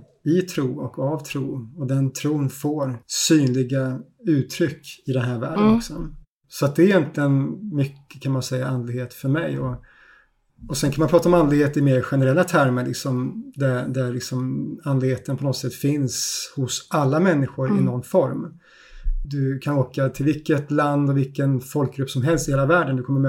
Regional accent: Stockholm, Stockholm County, Sweden; born there; accent: mixed dialect; also born or lived in Swedish west coast / Småland / Södertälje; now in Skåne, Sweden; min dialekt är en ganska blandad dialekt utifrån allt jag, att jag bott på västkusten och i Småland och född i Stockholm

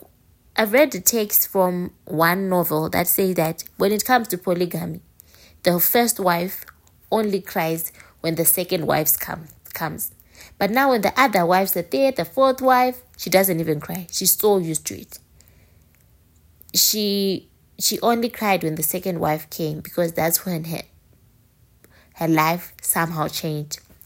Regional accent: Marondera, Mashonaland East, Zimbabwe; I grew up in Marondera. I know how the weather mountain can be during the winter season.

